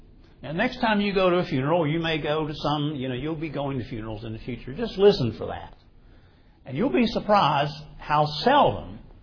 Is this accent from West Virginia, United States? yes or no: yes; West Virginia, United States; I had a telephone call from the manager of a cemetery in West Virginia, my home state.